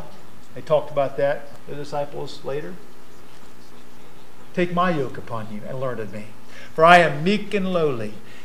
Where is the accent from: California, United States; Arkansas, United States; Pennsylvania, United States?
Pennsylvania, United States; Brookville; born there; Years ago, my name was written in the Brookville Hospital in Pennsylvania. And I was born there in Brookville.